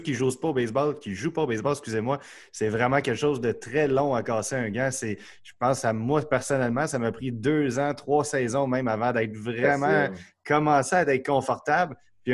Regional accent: Saint-Jérôme, Quebec, Canada; moi, je suis de Saint-Jérôme, comme je te disais

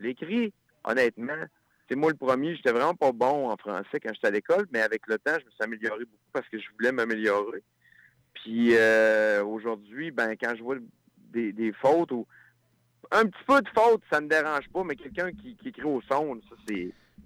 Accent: Saint-Nazaire-de-Dorchester, Quebec, Canada; accent: Beauce; moi, je viens de Bellechasse, je viens de Saint-Nazaire, puis quand j'ai commencé ma carrière, je veux pas, quand je suis arrivé à Québec, ben là, on me disait que j'avais un accent de la Beauce.

